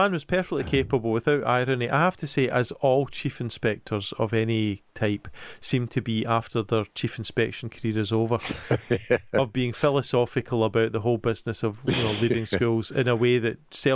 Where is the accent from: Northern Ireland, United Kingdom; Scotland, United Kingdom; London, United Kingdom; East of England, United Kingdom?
Scotland, United Kingdom; I'm a Scottish left-wing family boy